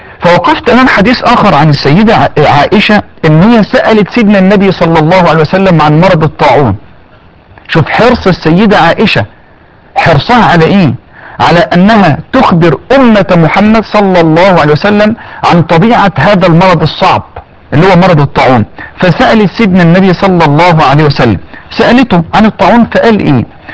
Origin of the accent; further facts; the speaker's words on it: Egypt; يعني احنا عندنا في مصر نسبة مرتفعة جدا في الأطفال وفي النساء وفي الرجال